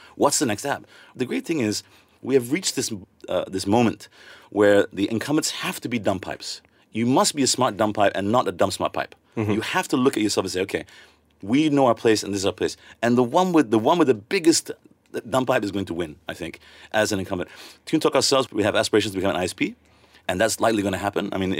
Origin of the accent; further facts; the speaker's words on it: Kuching, Sarawak, Malaysia; You know, I remember growing up in Kuching, there was one big Standard Chartered building there. And we were concerned, why would Standard Chartered come to Kuching? Mm-hmm. You know, Borneo, the land of the headhunter. We were a far-flung place.